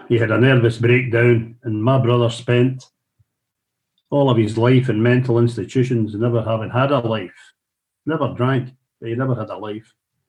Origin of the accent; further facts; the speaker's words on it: Glasgow, Scotland, United Kingdom; So growing up in the Gorbals, which was a kind of rough area of Glasgow with … I learned how to look after myself, you know.